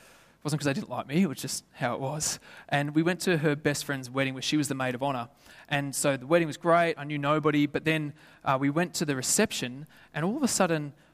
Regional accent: Lithgow, New South Wales, Australia; Lithgow, where my hometown's from, there was fires in my street.

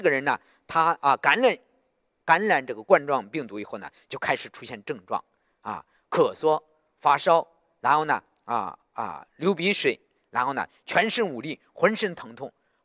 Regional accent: China; 你知道我们从大陆来的人，我们的生命中根本没有神的位置

